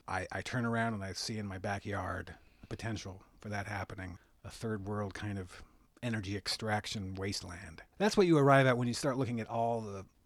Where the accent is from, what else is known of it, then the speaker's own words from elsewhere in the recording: Topanga Canyon, California, United States; Well, this is where it comes out that I'm not really much of a native. I grew up in California.